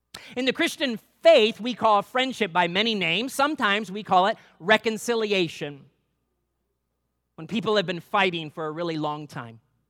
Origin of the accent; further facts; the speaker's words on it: North Ridgeville, Ohio, United States; I remember growing up in northeastern Ohio, the west suburbs of Cleveland, where I grew up in North Ridgeville, Ohio.